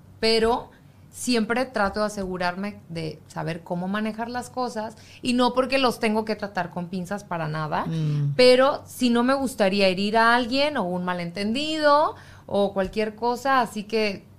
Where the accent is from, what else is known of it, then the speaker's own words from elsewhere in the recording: Mexico; yo como mexicana